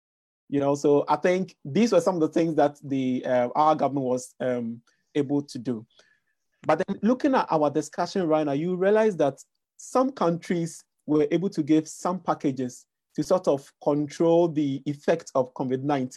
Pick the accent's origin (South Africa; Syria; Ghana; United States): Ghana; I'm also from Ghana.